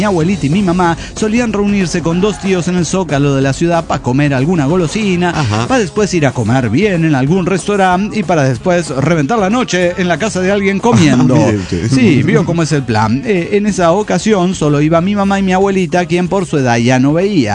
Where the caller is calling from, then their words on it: Puebla, Mexico; de Puebla, México.